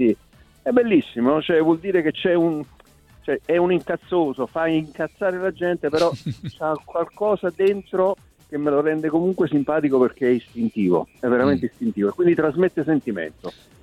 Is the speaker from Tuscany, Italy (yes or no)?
no; Naples, Campania, Italy; io sono napoletano d'origine, eppure, come dire, dialogo, sto usando un eufemismo, con molti della mia città